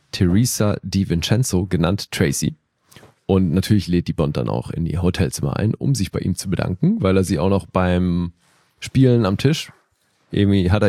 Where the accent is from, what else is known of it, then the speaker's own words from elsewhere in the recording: Bern, Switzerland; wir haben in meiner Heimat gedreht, literally. Ne? Also wir sind hier im Kanton Bern